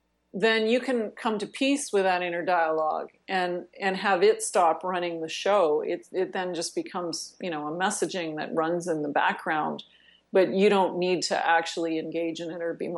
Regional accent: Canada; I'm from the Canadian equivalent of the backwoods, right? Like I, you know, I'm not only Canadian, but I grew up in the north, right? And, you know, my family used to spend their summers in a remote backwoods cabin.

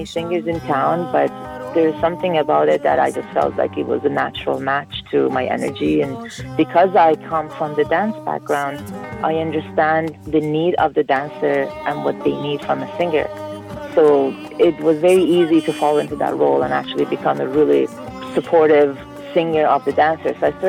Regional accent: Iran; English is a second language; I was born and raised in Iran in the post-revolution times, and basically I was around 4 or 5 when the revolution happened.

